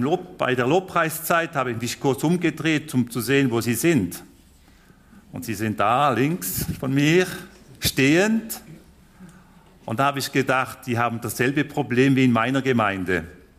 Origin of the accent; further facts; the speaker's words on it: Grand Est, France; accent: Basel German and Alsatian; Ich bin aufgewachsen als Schweizer im Elsass und habe eine Mischung von Baslerisch und Elsässisch.